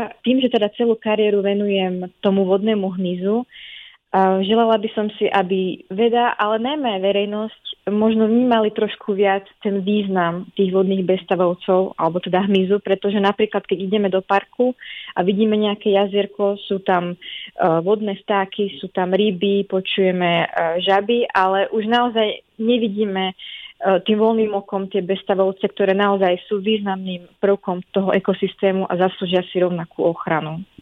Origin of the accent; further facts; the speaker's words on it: Zlaté Moravce, Nitra Region, Slovakia; born there; a narodila som sa v Zlatých Moravciach.